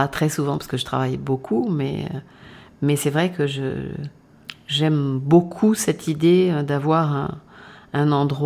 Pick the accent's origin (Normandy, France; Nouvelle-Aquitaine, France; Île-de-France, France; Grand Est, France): Nouvelle-Aquitaine, France; Bordeaux; also born or lived in Lyon; C'est pour ça que je suis née à Lyon. Et comme ma mère était de Bordeaux, en fait, elle a préféré retourner vers Bordeaux.